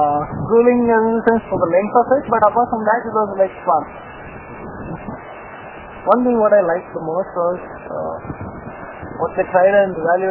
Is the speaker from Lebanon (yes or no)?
no; Mumbai, Maharashtra, India; So I'm basically from Bombay.